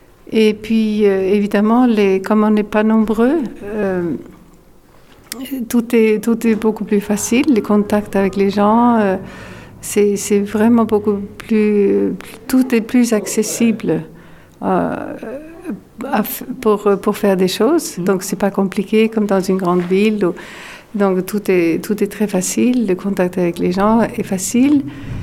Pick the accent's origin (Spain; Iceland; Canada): Iceland; French is a second language; also born or lived in Paris, France; Alors, Iceland est en fait mon pays d'origine. Et j'ai habité très longtemps en France, à Paris. Et je suis revenue vivre en Islande